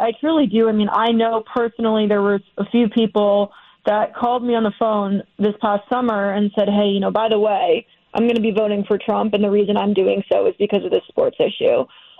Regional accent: Connecticut, United States; now in New York City, United States; My family's from New York originally. I live in New York City now, and I grew up in Connecticut. So I've always been sort of Northeast based.

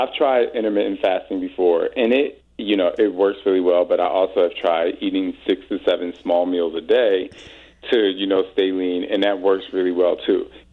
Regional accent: New Jersey, United States; now in Arizona, United States; I grew up in Jersey, so it's foreign to me.

